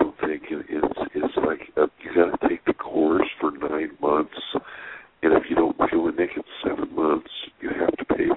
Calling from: California, United States; calling from California.

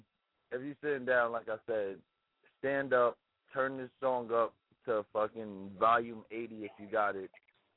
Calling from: New York, United States; I'm calling from New York, you know, the upstate area. About to go to Brooklyn in a few days.

